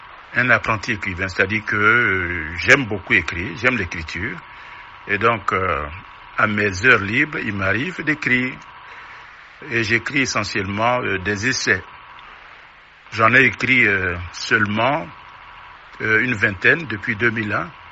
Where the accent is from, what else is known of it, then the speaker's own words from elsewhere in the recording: Côte d’Ivoire; also born or lived in Cameroon; je suis originaire de la Côte d'Ivoire. Ma seconde patrie, c'est le Cameroun.